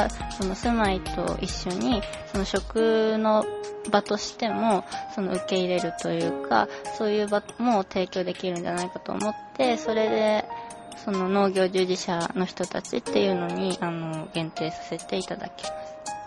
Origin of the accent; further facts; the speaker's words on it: Joetsu, Niigata, Japan; その私の出身の新潟県の上越市の雁木と町屋が連なっている町で